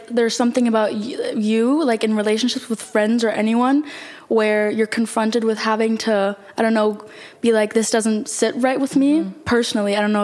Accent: Berlin, Germany; even though I'm from Berlin and I'm not over there a lot, like in the US

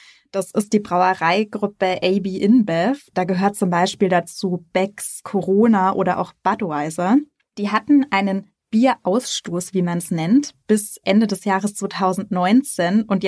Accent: Bavaria, Germany; Ich bin im Herzen von Oberbayern groß geworden, in der schönen Hallertau, also dem größten zusammenhängenden Hopfenanbaugebiet der Welt.

